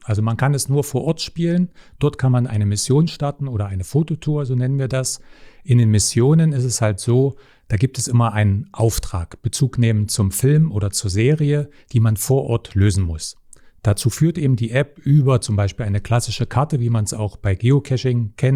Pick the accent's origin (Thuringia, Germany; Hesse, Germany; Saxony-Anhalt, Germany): Saxony-Anhalt, Germany; Halle; Wie du schon sagst, ich komme aus Halle. Ich lebe und arbeite jetzt wieder in Halle. War lange Zeit auch in Berlin tätig, habe in Sachsen-Anhalt studiert, Medieninformatik.